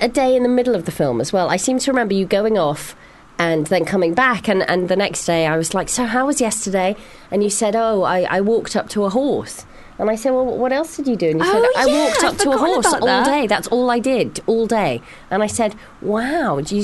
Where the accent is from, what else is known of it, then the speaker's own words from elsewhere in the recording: Hong Kong; I grew up in a city. I grew up in Hong Kong